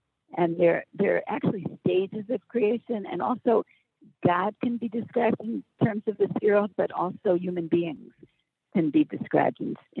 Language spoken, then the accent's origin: English; New York, United States; moved away as an adult; now in Israel; I've lived here for 27 years with my family. I grew up Jewish in New York, but I had no Jewish education